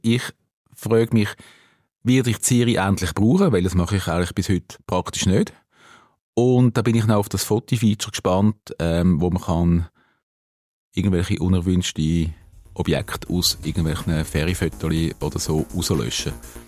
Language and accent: German; Switzerland; als Schweizer